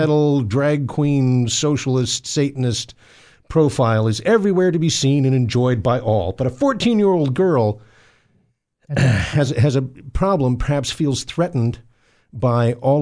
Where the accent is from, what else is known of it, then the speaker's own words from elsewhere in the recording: California, United States; because of legislation here in my home state of California